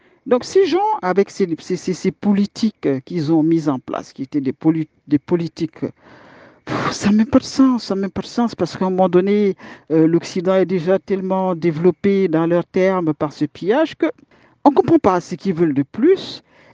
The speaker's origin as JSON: {"language": "French", "country": "Cameroon", "said": "Bien sûr que je suis camerounaise, mais ça ne veut pas dire que je suis contre le panafricanisme"}